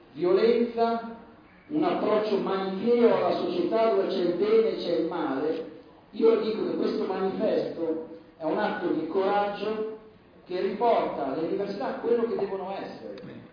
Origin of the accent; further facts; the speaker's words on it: Mantua, Lombardy, Italy; io vengo da Mantova, quindi è un modo di dire delle mie parti